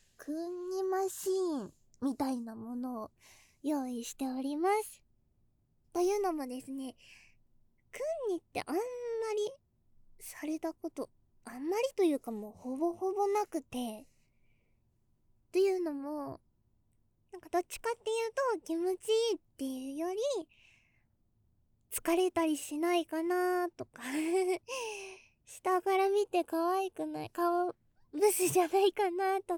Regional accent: Tokyo, Japan; 東京生まれ東京育ちの A 型、

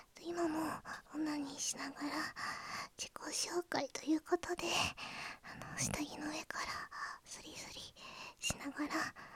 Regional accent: Kansai, Japan; 出身地は関西です。

